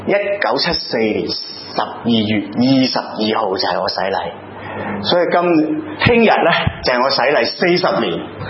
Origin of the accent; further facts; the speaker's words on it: Hong Kong; 我哋香港人如果冇重病嘅话，应该可以去到83岁，男人 咁我係計個數呢，我今年55歲啦